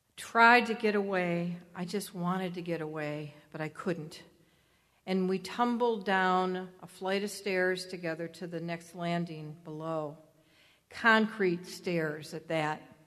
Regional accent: Detroit, Michigan, United States; I want you all to know that I was born and raised here in Detroit. And being a Detroiter means that you're strong, that you're resilient, that you are self-reliant

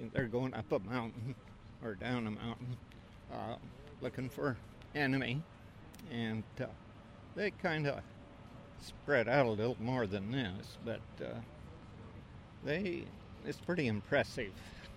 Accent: Grinnell, Iowa, United States; I'm from Grinnell, Iowa.

